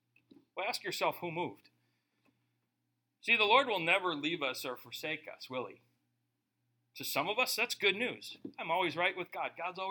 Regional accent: Minnesota, United States; I'm from Minnesota. Everyone's a Christian in Minnesota.

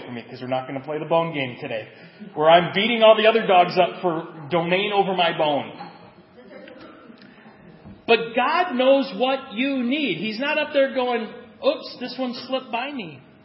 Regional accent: United States; but I don't like to wait because I'm American. We have drive-thrus.

